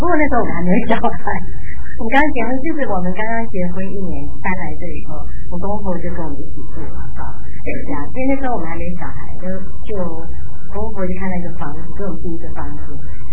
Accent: China; 这是我们中国人一贯的教导

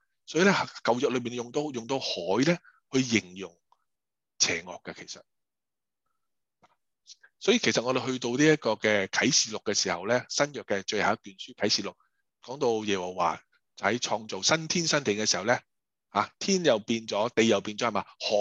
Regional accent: China; 我们中国人诗歌呢就看押韵的嘛

